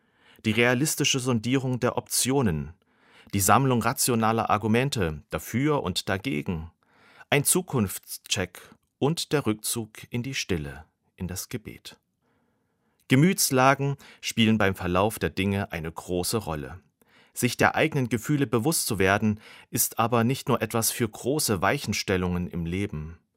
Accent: Dresden, Saxony, Germany; Ich bin gerade erst aus dem Zug in meiner Heimatstadt Dresden ausgestiegen.

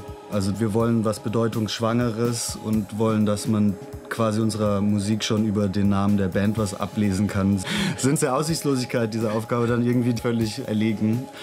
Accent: Berlin, Germany; Wir kommen aus Berlin, machen experimentellen Pop

